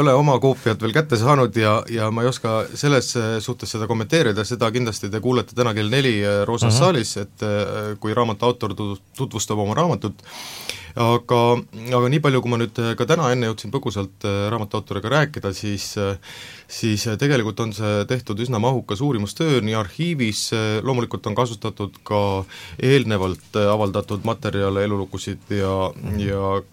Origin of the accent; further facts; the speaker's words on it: Kuressaare, Saare County, Estonia; eks me kõik oleme ühed saarlased ja kuressaarlased.